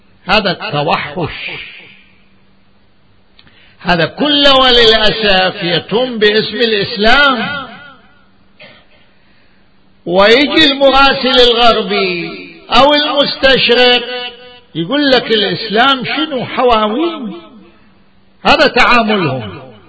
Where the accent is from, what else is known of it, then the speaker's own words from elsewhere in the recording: Najaf, Najaf Governorate, Iraq; من وين أنت؟ قلت له من النجف.